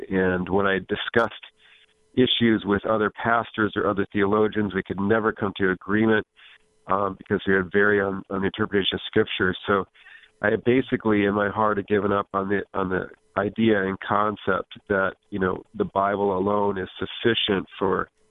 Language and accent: English; Michigan, United States; Great to be a Michigander. Of course, I was from the west side of the state.